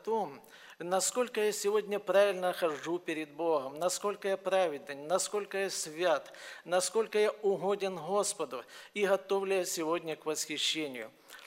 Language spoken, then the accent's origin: Russian; Kharkiv, Kharkiv Oblast, Ukraine; born there; Мы уроженцы города Харькова